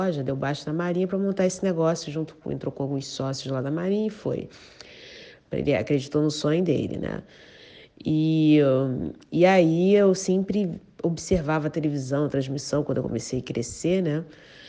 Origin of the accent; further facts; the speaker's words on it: Rio de Janeiro, Brazil; born there; E eu morava na Tijuca, nasci, na verdade, ali em São Cristóvão